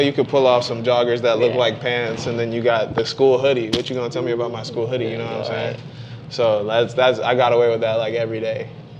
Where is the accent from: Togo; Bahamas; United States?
Bahamas; So, I'm from the Bahamas. I grew up in the Bahamas, watching my grandma play softball.